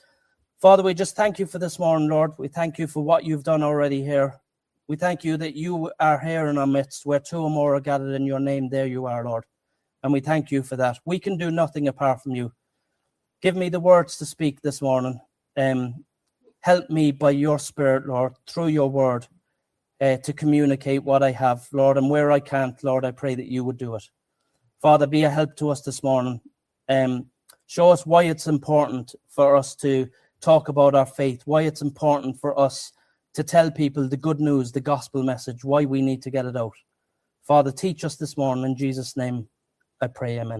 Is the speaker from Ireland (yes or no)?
yes; Cork, Munster, Ireland; Well, God, I'm from Knocknaheeny. You can't use me. They can't understand a word that I'm saying sometimes.